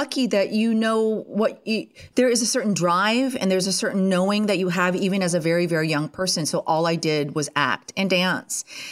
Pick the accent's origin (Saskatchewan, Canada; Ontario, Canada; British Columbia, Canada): Ontario, Canada; Ottawa; I was born and raised right near Ottawa, Canada, and that is the capital of Canada.